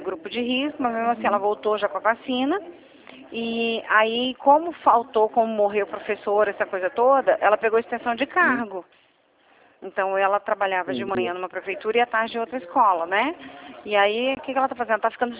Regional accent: Espírito Santo, Brazil; Eu sou do Espírito Santo, viu?

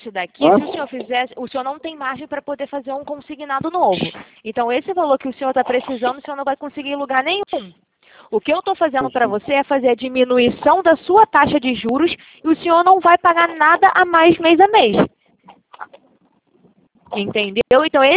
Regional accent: Rio de Janeiro, Brazil; eu sou de Madureira.

